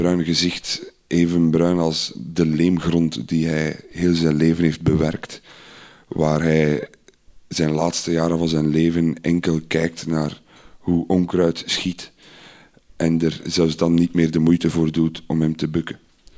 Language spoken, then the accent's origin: Dutch; Iddergem, East Flanders, Belgium; Ik ben opgegroeid in Idergem. Idergem ligt onder Aalst en net voor Nienhoven.